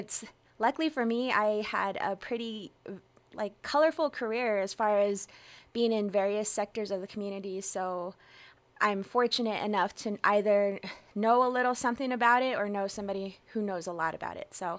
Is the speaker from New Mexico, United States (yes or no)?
yes; Farmington, New Mexico, United States; I am from the Farmington, I'm living in the Farmington area, but my grandparents are from the Mitten Rock area.